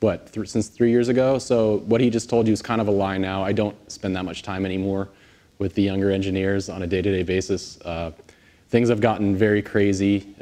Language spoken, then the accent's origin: English; California, United States; I was born and raised in the Bay Area.